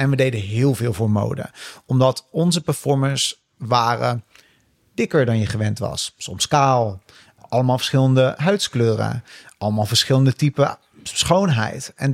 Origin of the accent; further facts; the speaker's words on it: Montfort, Limburg, Netherlands; Samen met Wietske doe ik dit. Wij komen allebei uit Montfort. We kennen elkaar dus al heel lang.